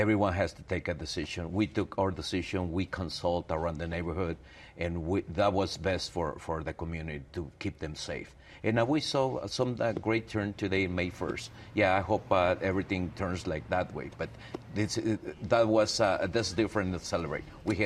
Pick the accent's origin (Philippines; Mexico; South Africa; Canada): Mexico; Puebla; English is a second language; now in Chicago, United States; in my home state, the governor of Puebla, Alejandro Armenta, is going to open an office here in Pilsen